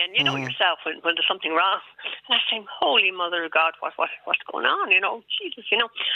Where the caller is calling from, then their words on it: Dublin, Leinster, Ireland; I'm ringing from Dublin Central.